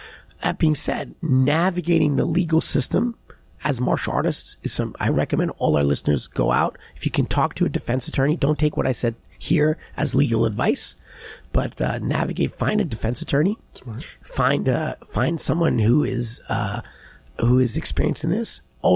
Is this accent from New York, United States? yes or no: yes; New York, United States; just it's just part of like, you know, growing up in New York in the 80s, you know, it was crazy.